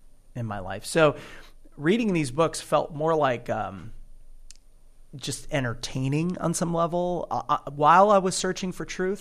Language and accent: English; Israel; And when he heard that I was from Israel, he was extremely interested